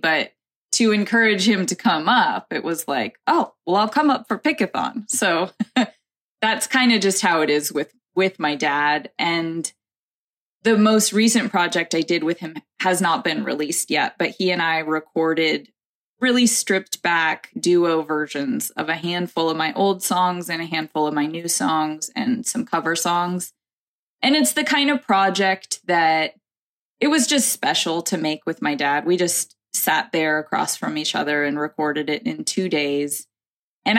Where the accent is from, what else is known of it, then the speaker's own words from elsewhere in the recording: United States; I haven't had any US support since then. And we'll see, but I'm hoping that I'm able to get back out there in my own country